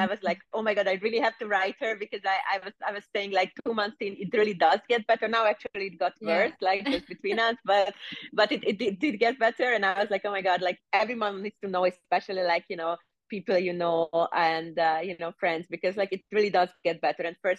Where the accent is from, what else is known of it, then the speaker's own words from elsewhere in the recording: Hungary; English is a second language; moved away as an adult; So I'm originally from Hungary, like Central Europe. So I graduated from business school there and I worked in publishing for a little bit there.